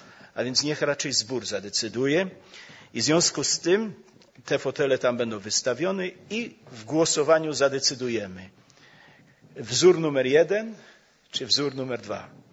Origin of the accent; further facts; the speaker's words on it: Bielsko-Biała, Silesian Voivodeship, Poland; A ponieważ ja pochodzę z Bielska